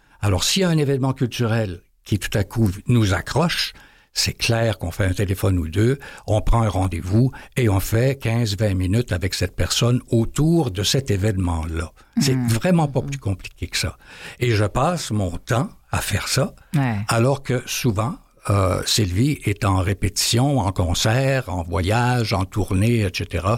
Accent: Saint-Pétronille, Quebec, Canada; Moi, je viens de l'île d'Orléans.

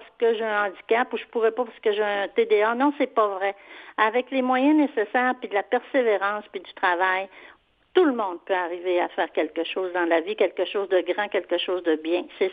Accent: Jonquière, Quebec, Canada; Mais moi, je suis native de Jonquière, qui est au Saguenay.

